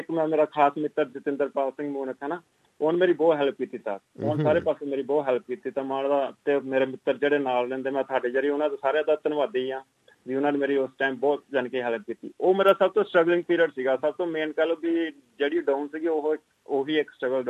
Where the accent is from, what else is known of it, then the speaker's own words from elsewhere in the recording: Hoshiarpur, Punjab, India; ਮੈਂ ਵੀ ਹੁਸ਼ਿਆਰਪੁਰ ਤੋਂ ਬਿਲੋਂਗ ਕਰਦਾ